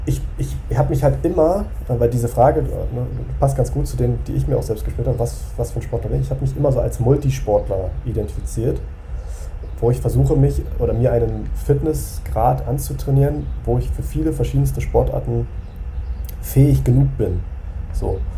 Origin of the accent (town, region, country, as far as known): Berlin, Germany